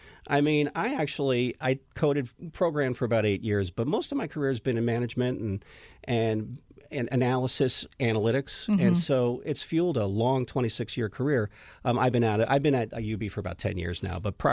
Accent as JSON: {"language": "English", "region": "New Jersey", "country": "United States", "tie": "born or raised there", "said": "Yeah, I grew up in New Jersey, and submarine sandwiches were grinders up here."}